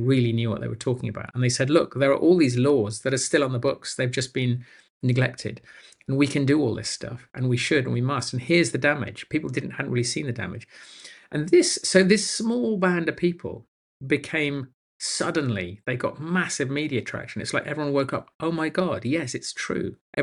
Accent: United Kingdom; now in Germany; I'm sitting in Germany, I'm talking about Europe, I'm British, so it's also Britain.

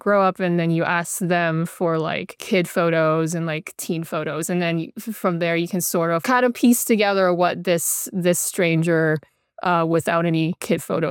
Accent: Toronto, Ontario, Canada; I mean, I'm from Toronto, so I'm, you know, sorry for using that city as an example.

